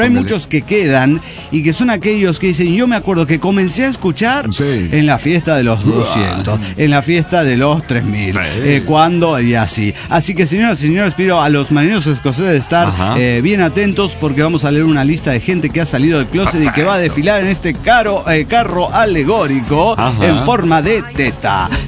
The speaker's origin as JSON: {"language": "Spanish", "region": "Mexico City", "country": "Mexico", "said": "de Ciudad de México."}